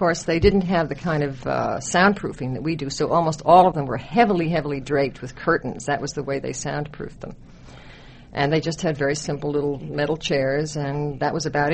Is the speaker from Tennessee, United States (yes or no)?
no; New York City, New York, United States; born there; No, I was born in New York City on 10th Avenue.